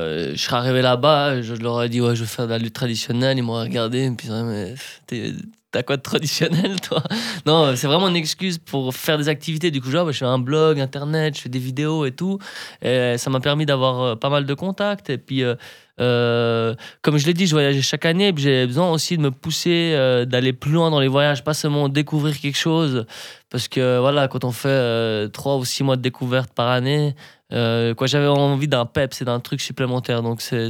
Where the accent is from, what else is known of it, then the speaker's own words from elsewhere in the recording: Switzerland; Bah, les gens peuvent me suivre, puis bien sûr je suis suisse, ça me suit aussi partout, mon identité suisse.